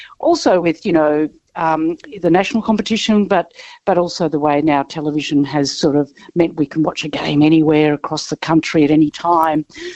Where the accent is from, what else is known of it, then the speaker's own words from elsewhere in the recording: Melbourne, Victoria, Australia; English is a second language; I grew up in the inner city suburbs of Melbourne. I grew up in Fitzroy.